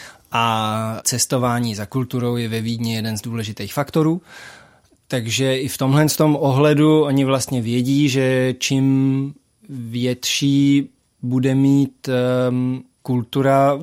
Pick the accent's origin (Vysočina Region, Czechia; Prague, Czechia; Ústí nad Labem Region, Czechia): Prague, Czechia; moved away; já jsem z Prahy už hrozně dlouho pryč.